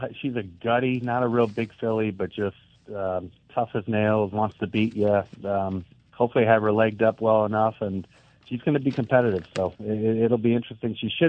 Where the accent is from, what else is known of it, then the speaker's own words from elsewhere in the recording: Detroit, Michigan, United States; They're out of Detroit, Michigan, which is my hometown.